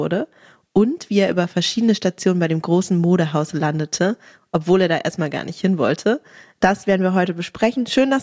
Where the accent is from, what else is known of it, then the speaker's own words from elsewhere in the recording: Berlin, Germany; Also ich kann an keiner Currywurst vorbeilaufen, als Berlinerin auch total verständlich.